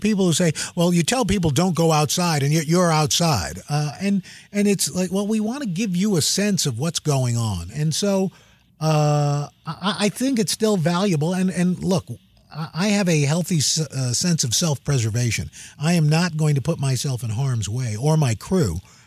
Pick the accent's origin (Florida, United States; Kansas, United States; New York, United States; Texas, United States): New York, United States; New York City; which was a dream come true because I'm from New York City.